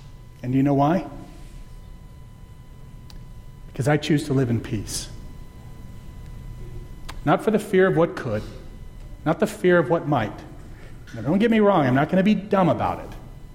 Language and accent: English; United States; As an American, I can't even get there because of all the death and the threat to life.